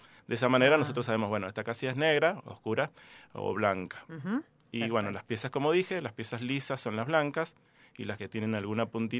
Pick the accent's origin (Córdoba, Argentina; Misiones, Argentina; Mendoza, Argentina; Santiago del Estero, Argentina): Mendoza, Argentina; Exactamente, soy el único de Mendoza.